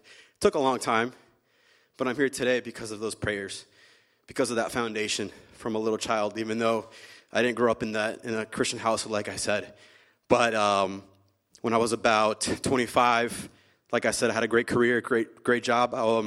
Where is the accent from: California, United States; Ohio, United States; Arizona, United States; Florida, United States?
Florida, United States; So I'm from Florida. It's a little colder than I expected. I'm a Florida boy. I'm a little wimp when it comes to cold weather.